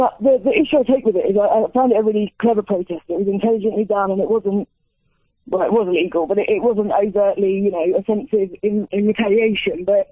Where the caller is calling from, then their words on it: England, United Kingdom; I'm calling from England, so I sort of have a slightly different outlook on this, I think. But I have family over in the States